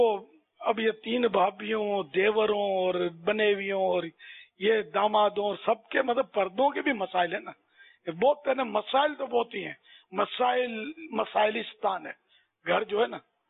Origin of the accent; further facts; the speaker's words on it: Karachi, Sindh, Pakistan; born there; پیدا تو میں کراچی کا ہوں, پیدائش ہماری میری بھی